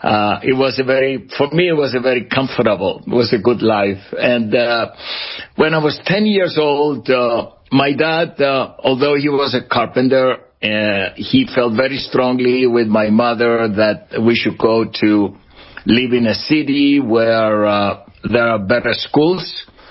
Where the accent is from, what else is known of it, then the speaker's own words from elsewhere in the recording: Cyprus; I was born on the island of Cyprus. I'm Greek Cypriot. Actually, my wife and I were both Greek Cypriots. We grew up in Cyprus. And Jason, I was born in a very small village, no more than 1,000